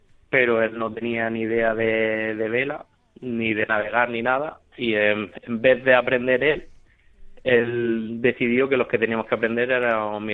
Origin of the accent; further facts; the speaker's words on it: San Pedro, Region of Murcia, Spain; yo soy de San Pedro, que es un pueblo murciano